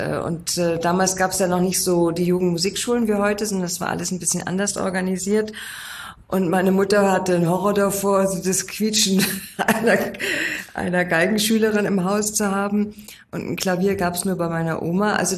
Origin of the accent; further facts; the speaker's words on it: Bad Hersfeld, Hesse, Germany; Ich bin in Hessen aufgewachsen, in Bad Hersfeld. Mhm. Ich sage mal, im Schatten der Mauer. Wirklich so ein Grenzgebiet war das damals.